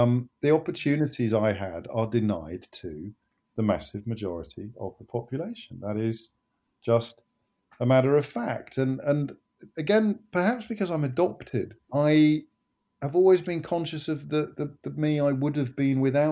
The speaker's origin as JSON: {"language": "English", "town": "Kidderminster", "region": "West Midlands", "country": "United Kingdom", "tie": "born or raised there", "said": "I grew up in Kidderminster"}